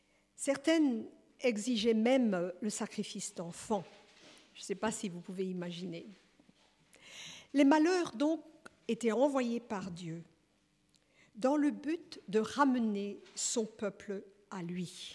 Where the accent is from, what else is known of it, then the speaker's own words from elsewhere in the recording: Burundi; mes parents étaient américains, missionnaires au Burundi, et j'ai grandi là-bas, en Afrique.